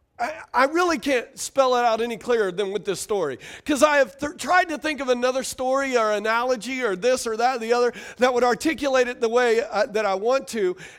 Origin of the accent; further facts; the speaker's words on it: Louisiana, United States; I grew up on boats. I grew up in Louisiana. So from a little kid, my grandpa and my dad oystered, shrimped, fish.